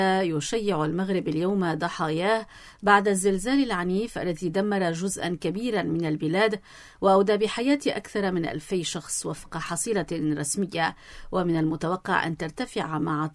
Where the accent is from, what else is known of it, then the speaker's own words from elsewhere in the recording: Lebanon; فبإمكاننا أن نحل الخلافة فيما بيننا كلبنانيين